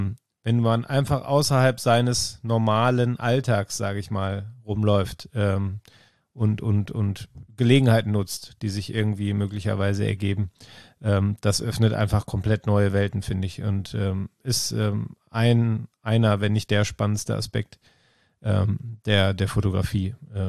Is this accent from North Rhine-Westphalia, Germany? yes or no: yes; North Rhine-Westphalia, Germany; Ich komme ja aus dem Ruhrgebiet.